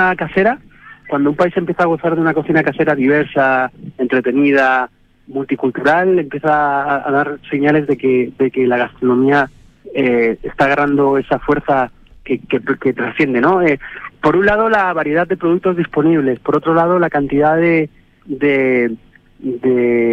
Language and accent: Spanish; Spain; now in Chile; la calidad de las caletas chilenas están siendo ya dignas de competir casi contra mi país de origen, que es España